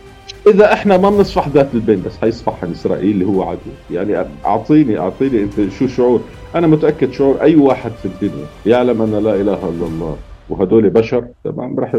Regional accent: Syria; also born or lived in Kuwait; وإحنا من مواليد الكويت أساسا، وخرجنا من الكويت نتيجة الأوضاع اللي صارت في الكويت وغزو الكويت والقصة اللي صارت في الخليج. ضلينا في سوريا إلى ما شاء الله لسنة 2012،

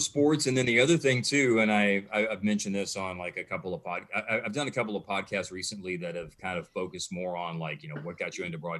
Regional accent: Louisville, United States; a lot of time spent growing up in Louisville

